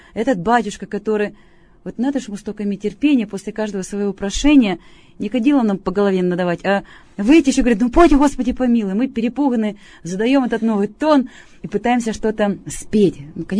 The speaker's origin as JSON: {"language": "Russian", "town": "Kerch", "region": "Crimea", "country": "Ukraine", "tie": "born or raised there", "said": "в моем родном городе, город Керчь"}